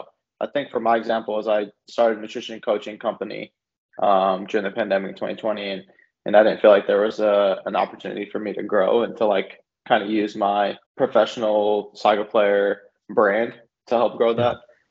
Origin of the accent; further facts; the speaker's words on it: Texas, United States; Yeah, so I was born in Texas in the U.S.